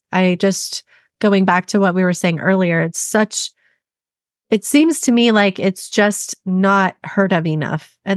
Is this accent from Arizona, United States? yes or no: yes; Arizona, United States; So yeah, I'm from Arizona. So originally from Arizona, so that AC issues are definitely a theme there.